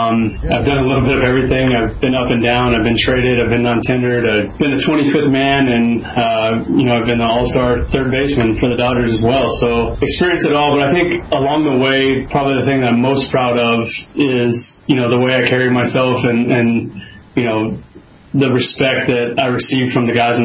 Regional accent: Los Angeles, California, United States; Being from Los Angeles, growing up in Southern California, knowing the void of championships that have been going on here for 33 years

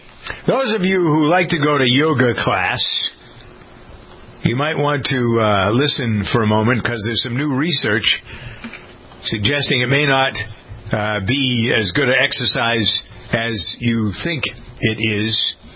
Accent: Framingham, Massachusetts, United States; Framingham, Massachusetts, my hometown, has a man who's won the lottery twice in the past 10 months.

